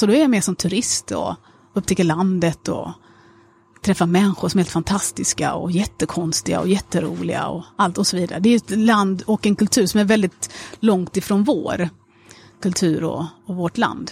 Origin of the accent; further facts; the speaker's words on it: Sweden; Det vill säga att jag är svensk idag.